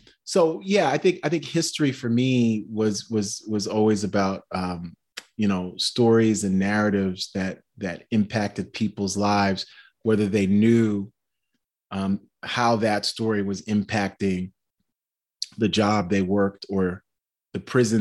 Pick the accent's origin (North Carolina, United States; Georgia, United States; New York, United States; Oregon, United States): New York, United States; Brooklyn; proud native New Yorker. I'm the son of Haitian immigrants who came to the United States in 1965. I grew up in Brooklyn and Queens, New York.